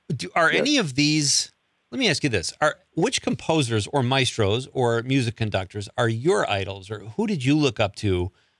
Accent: Chicago, Illinois, United States; now in Wisconsin, United States; Chicago is my hometown, and Wisconsin is my adopted home.

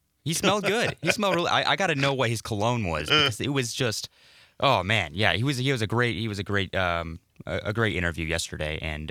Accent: Illinois, United States; Yeah, and on top of that, I was originally from Illinois, right? So I came to UW-Oshkosh with out-of-state tuition

